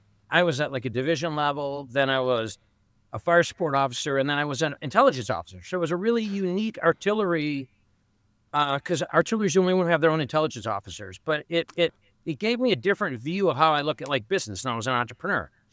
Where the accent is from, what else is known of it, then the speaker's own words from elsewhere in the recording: Grand Rapids, Michigan, United States; So I was actually the first in the military from my family. I grew up in Grand Rapids, Michigan.